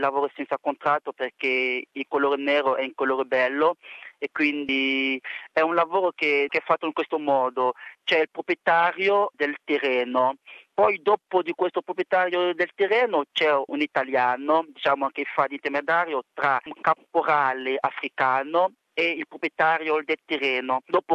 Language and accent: Italian; Côte d’Ivoire; now in Italy; Io sono cittadino ivoriano, origine del Burkina Faso, e sono in Italia dal 29 di aprile del 2011, quindi diciamo più o meno 4 anni e mezzo che sono qua in Italia.